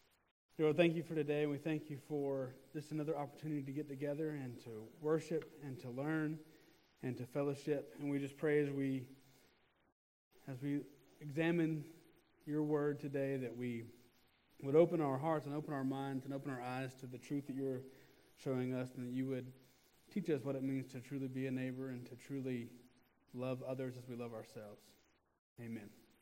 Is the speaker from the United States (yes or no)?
yes; Nashville, Tennessee, United States; especially growing up in Nashville, you know, you're not supposed to like Tennessee fans.